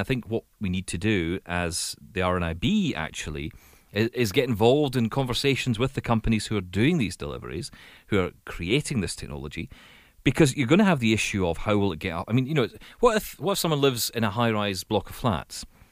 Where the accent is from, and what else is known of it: United Kingdom